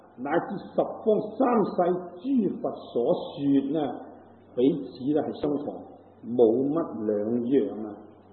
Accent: Guangdong, China; 就算我哋广东人嚟讲啦，咁啊，亦都有好多嗰啲乡音啦唔同嘅

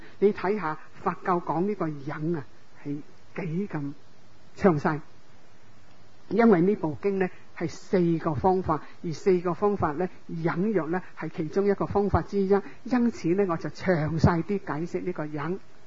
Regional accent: Hong Kong; 唔系我哋香港人，尤其是唔系美国人可以做得到

